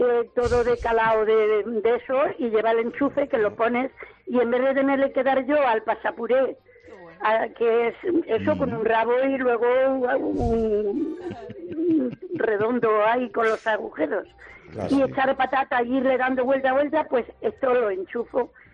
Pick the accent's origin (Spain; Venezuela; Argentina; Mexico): Spain; Albacete, Castilla-La Mancha; que yo soy de Albacete